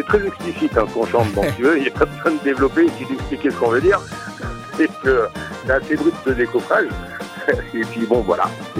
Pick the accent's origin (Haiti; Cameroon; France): France; Auvergne-Rhône-Alpes; avec tout ce qui se passe bien chez nous en Auvergne.